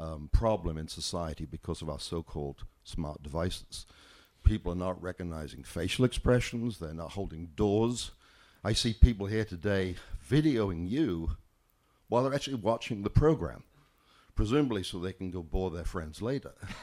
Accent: England, United Kingdom; now in San Francisco, United States; I'm from England, but I live in San Francisco.

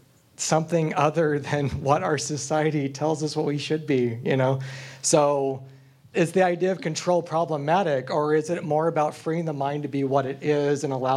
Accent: San Francisco, California, United States; I'm from San Francisco.

